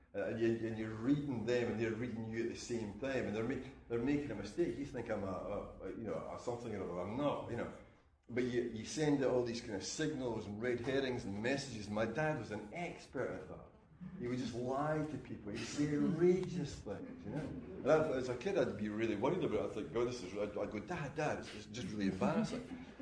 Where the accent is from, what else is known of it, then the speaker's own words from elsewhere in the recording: Scotland, United Kingdom; we don't want to be seen to be English, I'm definitely Scottish.